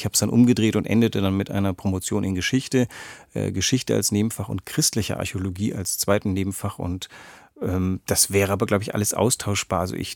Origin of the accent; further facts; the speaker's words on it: Greece; Ich bin in Griechenland groß geworden.